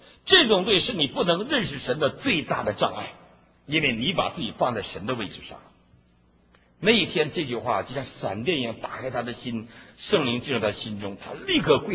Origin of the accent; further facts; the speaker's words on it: Shanghai, China; 我们上海人呢都不去